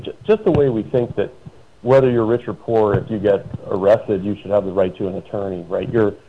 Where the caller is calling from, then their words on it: Arizona, United States; I'm actually calling in from Arizona.